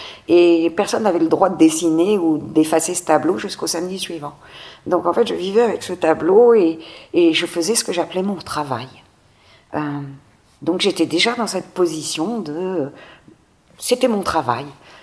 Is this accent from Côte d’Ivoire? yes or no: yes; Côte d’Ivoire; j'ai grandi en Côte d'Ivoire